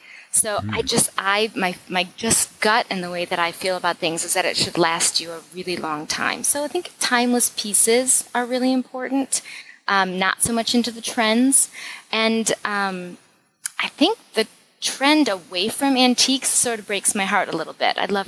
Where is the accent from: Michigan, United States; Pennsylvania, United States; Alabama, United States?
Michigan, United States; No, I'm from Michigan.